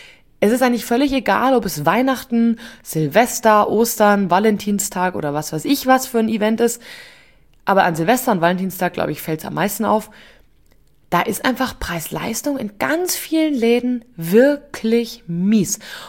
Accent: Bavaria, Germany; bei uns in Oberbayern

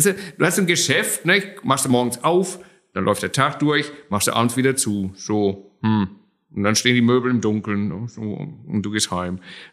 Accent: Heidelberg, Baden-Württemberg, Germany; Ich bin tatsächlich gebürtiger Altstädter, damals noch im alten St. Elisabeth, unterhalb vom Schloss. Ein richtiger Neckarsume, sagt man auch.

